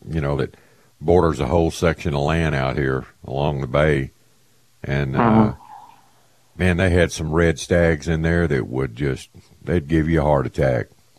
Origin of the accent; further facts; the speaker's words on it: Louisiana, United States; Hey, man, I'm from Louisiana. Anything goes.